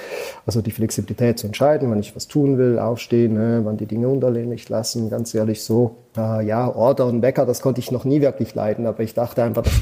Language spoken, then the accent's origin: German; Switzerland; Als Schweizer willst du immer schon ein wenig vorplanen, das kriegst du nicht weg.